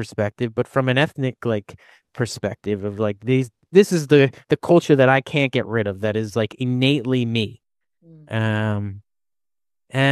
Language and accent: English; Philadelphia, Pennsylvania, United States; I grew up Jewish American outside of Philadelphia